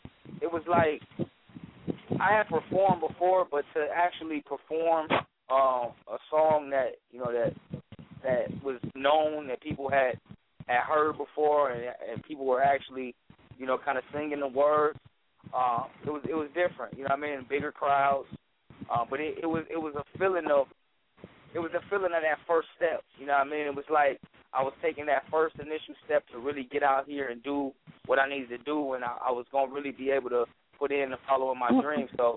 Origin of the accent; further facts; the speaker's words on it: Minnesota, United States; Where am I originally from? I'm from right here. I'm in Minnesota.